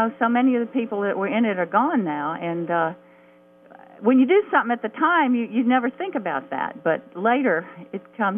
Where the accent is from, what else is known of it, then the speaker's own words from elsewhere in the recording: Louisiana, United States; I'm from Louisiana, yeah.